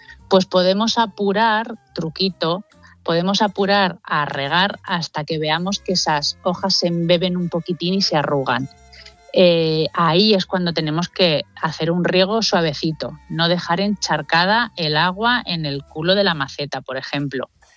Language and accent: Spanish; Cuenca, Castilla-La Mancha, Spain; yo que soy de Cuenca, pues imagínate la de plantas que te encuentras